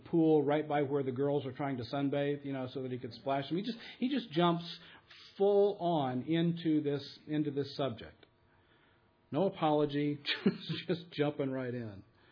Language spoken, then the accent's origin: English; United States; now in Germany; You know, as an American living here in Germany, you know, this whole concept of being in an alien environment is clear to me